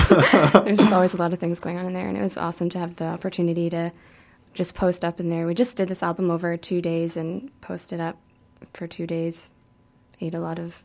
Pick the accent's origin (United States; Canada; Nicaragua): Canada; Vancouver, British Columbia; I'm from Vancouver, born and raised.